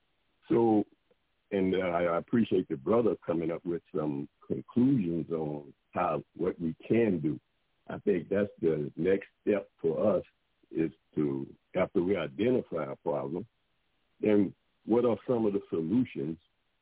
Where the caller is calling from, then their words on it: Melbourne, Florida, United States; Yes, I'm calling from Melbourne, Florida.